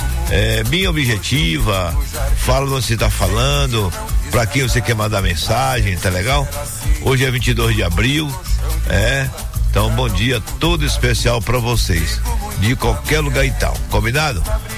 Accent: Jaguaquara, Bahia, Brazil; Essa música lembra lá da minha terra, né? Lá da famosa Jaguaquara. E na época lá eu tinha meus 8 aninhos

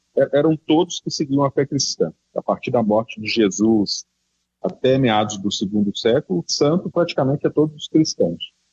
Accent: Ouro Preto, Minas Gerais, Brazil

